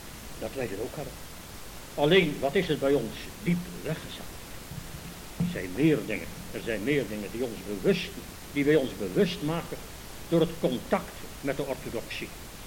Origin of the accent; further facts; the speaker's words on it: Netherlands; Kijk, als ik in Parijs ben en ik zie de Nederlandse vlag, dan is dat een symbool van mijn vaderland.